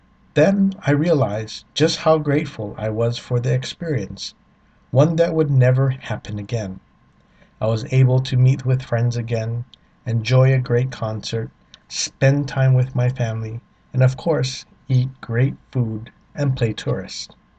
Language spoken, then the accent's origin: English; Hawaii, United States; moved away; I got to take my family to places that I frequented growing up on Oahu.